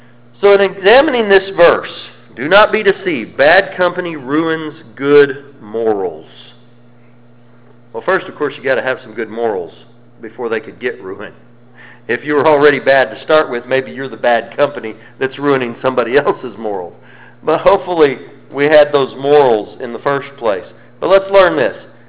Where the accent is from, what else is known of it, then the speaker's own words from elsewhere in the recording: Colorado, United States; also born or lived in Mississippi / Alabama / Louisiana; I grew up in Colorado. And if you've ever heard anyone from Colorado talk, you know I don't talk like somebody from Colorado.